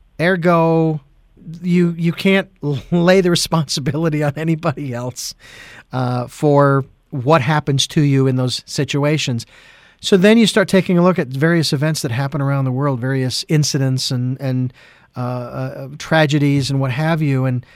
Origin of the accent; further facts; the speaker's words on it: Phoenix, Arizona, United States; I have had the privilege of going from Phoenix, my hometown, to Ireland twice and loved it.